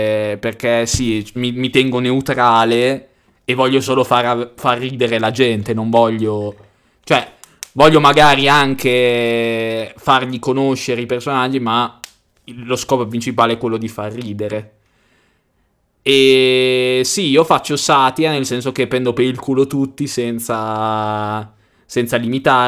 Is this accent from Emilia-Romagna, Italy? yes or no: yes; Bologna, Emilia-Romagna, Italy; visto che non nascondo nella pagina che sono di Bologna